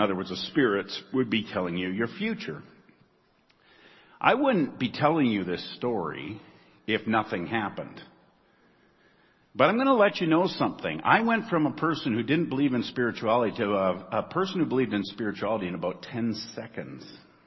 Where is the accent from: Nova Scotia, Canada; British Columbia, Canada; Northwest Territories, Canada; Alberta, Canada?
British Columbia, Canada; Prince George; Now, I grew up in Prince George, and we may not have been known as the most spiritual people in the world.